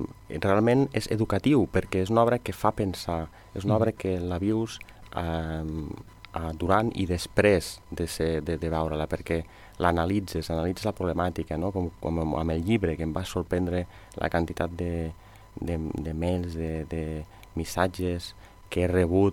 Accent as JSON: {"language": "Catalan", "town": "Lleida", "region": "Catalonia", "country": "Spain", "said": "Sí, em feia molta il·lusió, jo sóc de Lleida"}